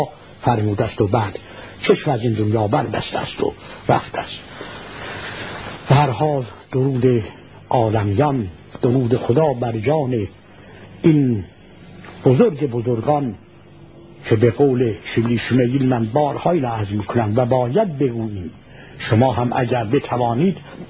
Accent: Iran; گفتم ایرانی هستم و نجف طلبه هستم.

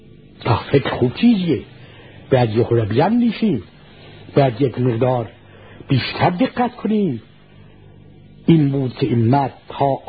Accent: Iran; گفتم ایرانی هستم و نجف طلبه هستم.

